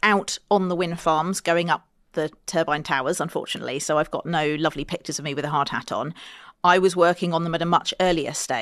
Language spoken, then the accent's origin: English; Fleet, South East England, United Kingdom; I grew up in Fleet in Hampshire, and most of my family are from that area around the Hampshire-Surrey border.